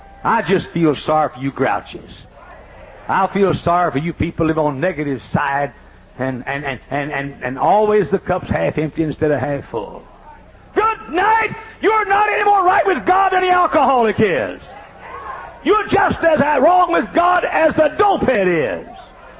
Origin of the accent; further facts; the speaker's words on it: the South, United States; I'm from the South.